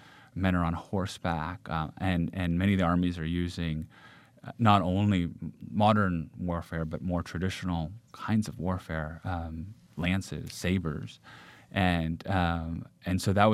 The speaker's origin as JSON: {"language": "English", "region": "California", "country": "United States", "said": "the profound biting cold that maybe I felt as a Californian a bit more than natives might have."}